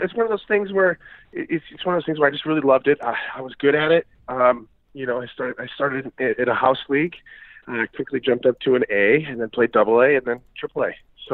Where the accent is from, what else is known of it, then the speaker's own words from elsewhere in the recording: Shelby Township, Michigan, United States; I grew up in Michigan. I'm from a small town in Michigan called Shelby Township.